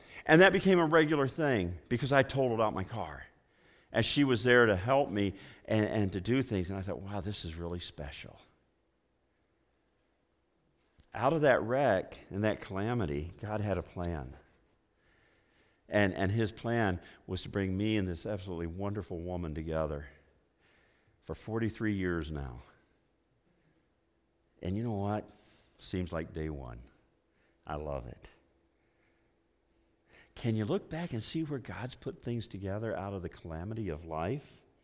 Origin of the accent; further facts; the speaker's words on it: Illinois, United States; also born or lived in North Carolina; I was from Illinois. I was in North Carolina.